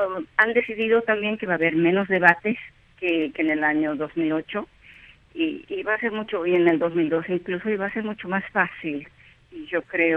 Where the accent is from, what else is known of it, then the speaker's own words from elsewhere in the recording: United States; Y también como profesional, y bueno, como americana